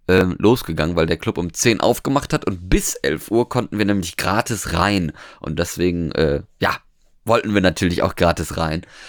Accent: Norway; ich bin ja jetzt in Norwegen quasi aufgewachsen

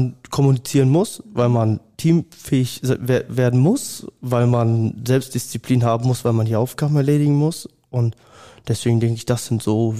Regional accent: North Rhine-Westphalia, Germany; also born or lived in Düsseldorf; ich komme aus der Nähe von Meschede, das ist nochmal 20 Kilometer weiter.

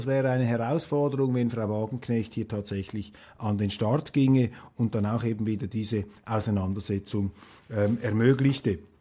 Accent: Switzerland; da zieht es einem als Schweizer gleich die Schuhe aus.

